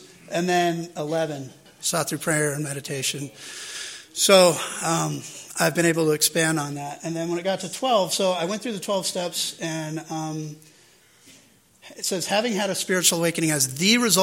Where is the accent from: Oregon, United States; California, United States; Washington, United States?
California, United States; El Cajon; I'm from El Cajon. Sorry. Our claim to fame is back in the 80s, we were the crystal meth capital of the world.